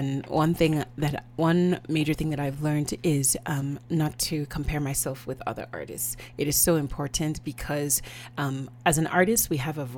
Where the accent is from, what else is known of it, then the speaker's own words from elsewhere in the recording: Nigeria; and obviously I'm Nigerian